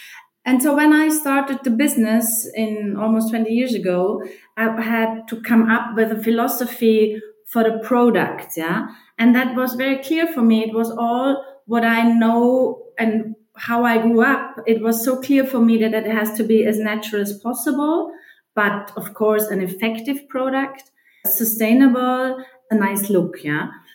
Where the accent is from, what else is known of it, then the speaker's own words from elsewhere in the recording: Vorarlberg, Austria; English is a second language; I grew up here in the Bregenzer Wald. Yeah? This is my home area.